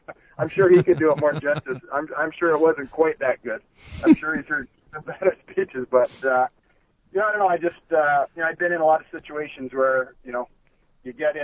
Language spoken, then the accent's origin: English; Western Canada, Canada; growing up in Western Canada in the 80s, the Oilers were dominant